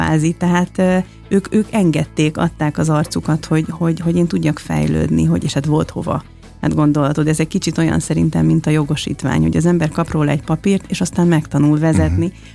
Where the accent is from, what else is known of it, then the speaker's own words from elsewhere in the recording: Budapest, Hungary; én a 11. kerületben töltöttem a legszebb gyermekéveimet. Tulajdonképpen ott nőttem föl.